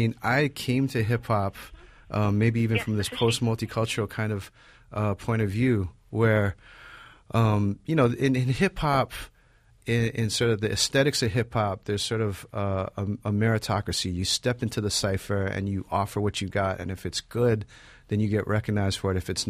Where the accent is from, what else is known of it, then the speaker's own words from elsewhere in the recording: Honolulu, Hawaii, United States; I grew up in Honolulu, Hawaii. So I grew up actually in a culture that was already a place that was already, you know, quote unquote majority minority